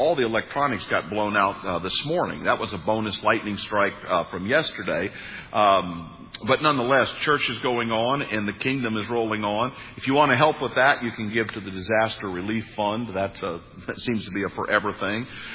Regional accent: United States; I grew up on the New Madrid Fault. You maybe never even heard of the New Madrid Fault.

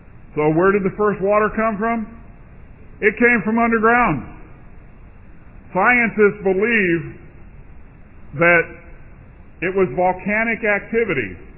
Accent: Phoenix, Arizona, United States; all you have to do is drive to my hometown. You know what? We don't have lakes. We have rivers, but they don't flow unless it's monsoon season. So where does a massive town, you ever been to Phoenix, Arizona?

